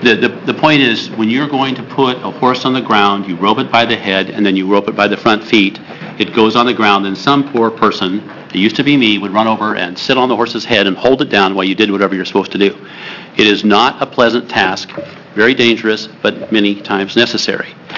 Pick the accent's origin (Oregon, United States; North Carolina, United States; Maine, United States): Oregon, United States; Jordan Valley; I'm happy that it's there because I'm basically from Jordan Valley. My family lived on a ranch, which was on the suburbs of Jordan Valley, about 80 miles away